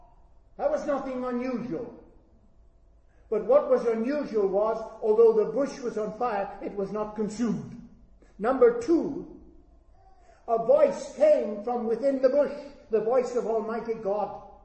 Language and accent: English; Northern Ireland, United Kingdom; I come from Northern Ireland.